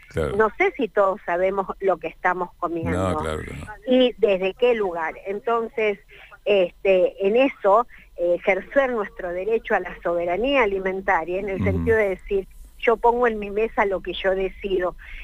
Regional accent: Neuquén, Argentina; Somos andinos. Estamos los Andes del Norte y los Andes del Sur. Orgullosamente montañeses, andinos, cordilleranos, como nos quieran llamar. Pero somos un espacio importante en esta Argentina diversa y hermosa.

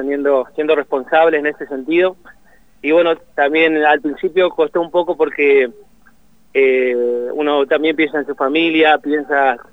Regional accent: Argentina

